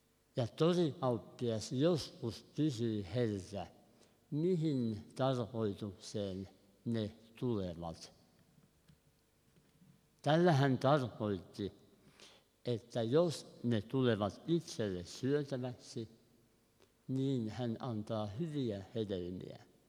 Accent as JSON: {"language": "Finnish", "town": "Valkeakoski", "region": "Pirkanmaa", "country": "Finland", "said": "ja tulen Valheakoskelta Sääsmäen seurakunnasta."}